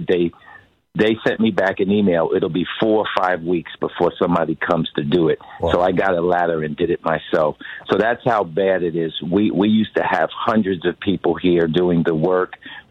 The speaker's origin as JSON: {"language": "English", "town": "Seattle", "region": "Washington", "country": "United States", "tie": "born or raised there", "said": "You know, I grew up in Seattle. I was, in a suburb of Seattle."}